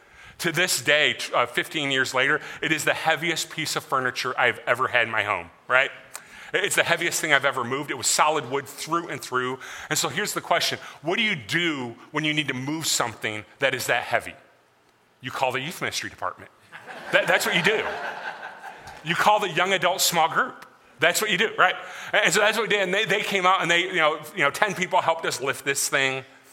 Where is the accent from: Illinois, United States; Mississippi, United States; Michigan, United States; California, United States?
Michigan, United States; She grew up in my home state on a small cherry farm in Traverse City, Michigan.